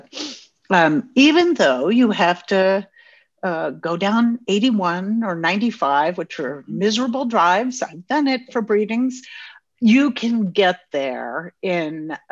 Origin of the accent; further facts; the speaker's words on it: New York, United States; I just drove to Texas. We're from New York.